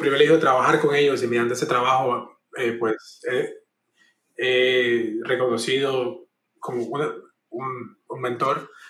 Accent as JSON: {"language": "Spanish", "country": "Cuba", "tie": "born there", "said": "Pero en Cuba, yo nací en Cuba y en Cuba es diferente."}